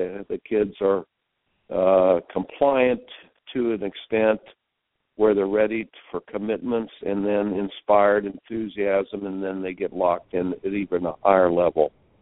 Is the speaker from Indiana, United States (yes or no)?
yes; Indiana, United States; Growing up in Indiana, basketball was a sport I loved, and I lived that Hoosiers dream.